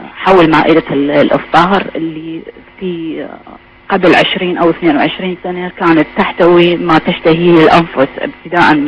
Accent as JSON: {"language": "Arabic", "town": "Basra", "region": "Basra Governorate", "country": "Iraq", "said": "حتى أنا لحق في زماني لحقت حتى على الدواليب الهواء اللي هي بسيطة جدا موجودة موجودة عندنا بالبصرة"}